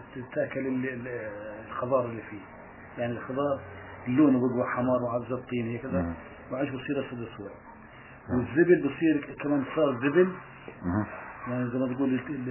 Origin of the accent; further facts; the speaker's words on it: Gaza, Gaza Strip, Palestine; عندنا احنا المشهور عندنا في غزه في الشرز يريد الرز يساوي لنا ارقاق زي الطابون